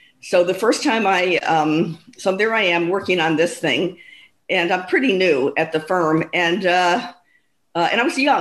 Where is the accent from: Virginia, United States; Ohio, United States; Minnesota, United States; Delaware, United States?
Ohio, United States; Cleveland; I grew up in Cleveland, Ohio, but then I moved to New York for college.